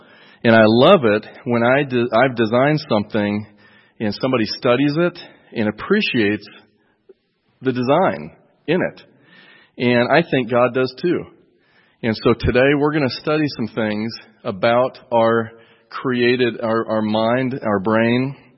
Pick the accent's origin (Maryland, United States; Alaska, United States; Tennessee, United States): Tennessee, United States; Greeneville; by the way. I'm from Greenville, Tennessee